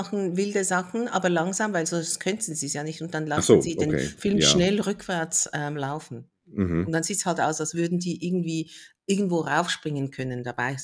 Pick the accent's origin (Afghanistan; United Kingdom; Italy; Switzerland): Switzerland; Ich bin Schweizerin, ich bereite Rösti zu.